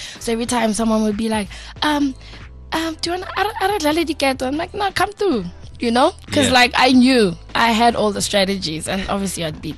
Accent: Tembisa, Gauteng, South Africa; I grew up in Tembisa. I went to school in Midrand. We started school in Midrand, and then I went to Halfway House Primary.

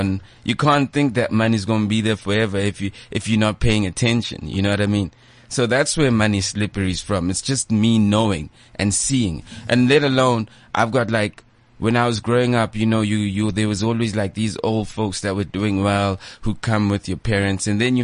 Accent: Leondale, Gauteng, South Africa; I'm from like Leondale, I'm from the East Rand. So to be like living here in this side of the world

